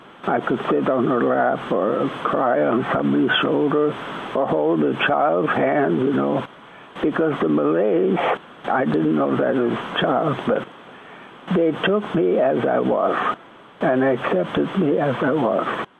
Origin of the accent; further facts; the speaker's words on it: Indonesia; Well, I grew up in Sumatra. I don't know how much geography people know, but Sumatra is a very large country.